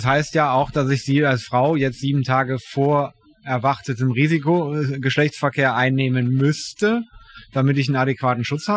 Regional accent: North Rhine-Westphalia, Germany; Ich als Niederrheiner bin da natürlich prädestiniert dafür. Oder wie andere Menschen sagen, ich komme ja aus Ostholland.

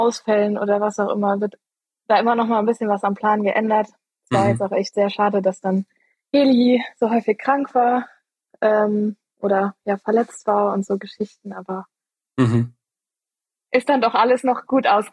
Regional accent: Eifel, Germany; Ich bin aufgewachsen in der Eifel, da ist, also gibt's so Sport, an sportlicher Infrastruktur gar nichts.

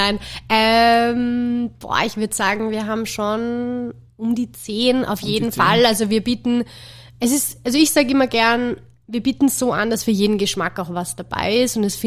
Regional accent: Salzburg, Austria; wir haben in Salzburg einen Store im Europark, so in meiner Heimatstadt

